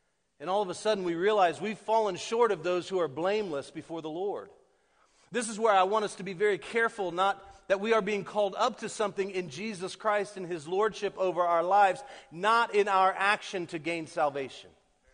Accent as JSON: {"language": "English", "town": "Orlando", "region": "Florida", "country": "United States", "tie": "born or raised there", "said": "And so I grew up here in Orlando. Central Florida has been like my backyard for all of my life."}